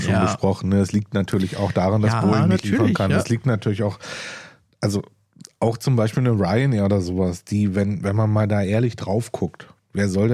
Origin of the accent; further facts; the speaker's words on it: Berlin, Germany; als Berliner